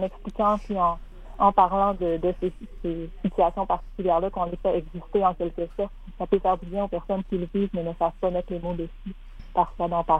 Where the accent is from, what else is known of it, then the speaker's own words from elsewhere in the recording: Quebec, Canada; moi, je suis originaire de la Saint-Jean